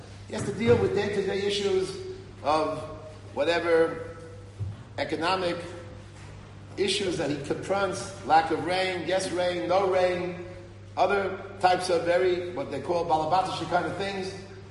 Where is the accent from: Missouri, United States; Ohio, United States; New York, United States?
New York, United States; New York City; I grew up in the Bronx in New York. The Bronx, again, is a borough of New York City.